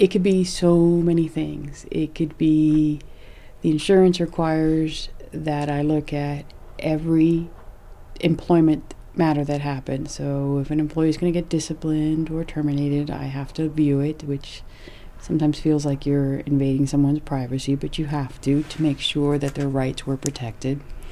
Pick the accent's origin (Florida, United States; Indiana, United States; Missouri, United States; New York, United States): Florida, United States; Miami; now in Bethel, United States; No, I'm from Miami, Florida.